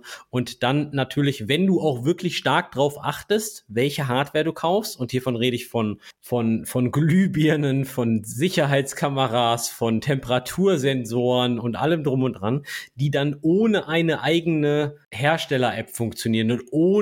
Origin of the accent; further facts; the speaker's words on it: Germany; ich als Deutscher